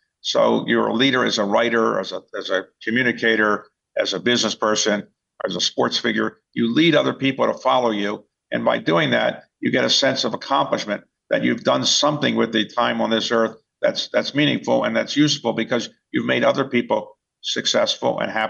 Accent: Baltimore, Maryland, United States; When I was growing up in Baltimore, there was a great leader of the Colts football team

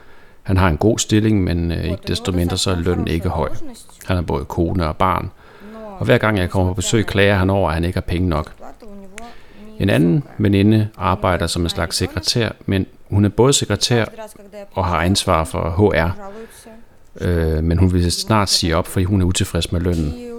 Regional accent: Minsk, Belarus; now in Denmark; jeg er fra Minsk, hovedstaden

